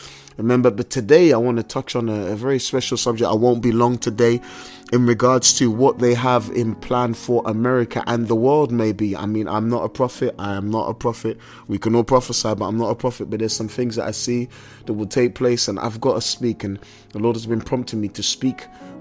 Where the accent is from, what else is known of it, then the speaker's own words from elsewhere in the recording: England, United Kingdom; as you can tell by my accent, I live in London, England. I'm an Englishman